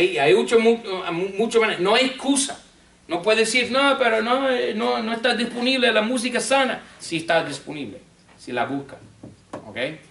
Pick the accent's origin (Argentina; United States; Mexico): United States; Spanish is a second language; now in Miami, United States; Yo soy un gringo. Yo fui criado en un lugar donde había 3 emisoras de música cristiana.